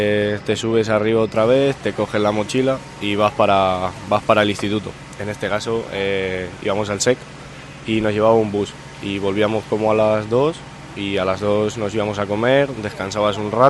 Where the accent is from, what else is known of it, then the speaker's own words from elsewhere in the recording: Campo de Criptana, Castilla-La Mancha, Spain; yo vengo de aquí de Campo de Cristana, de Alcázar, sitios de pueblo, sitios humildes